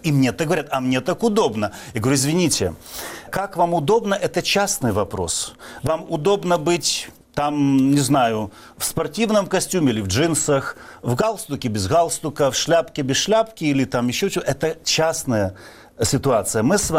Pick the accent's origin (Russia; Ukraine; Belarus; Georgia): Ukraine; я имею право как украинец и просто как человек, и как гражданин Украины